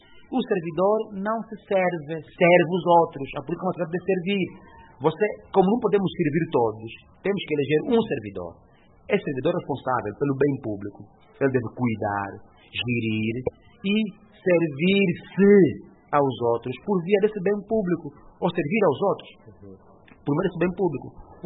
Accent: Angola; nós, os angolanos

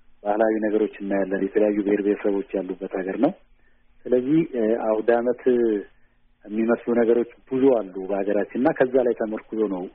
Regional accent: Agarfa, Oromia, Ethiopia; እኔ ተወልጄ ያደግኩት ባሌ ክፍለ ሀገር አጋርፋ ወረዳ ውስጥ ነው ተወልጄ ያደግኩት። ከዛም አልፎ የገጠር ከተሞች አሉ፣ ጋለማ ሄበ ነው የሚባል ሀገር አለ። እኔ እዛ ነው የተወለድኩት።

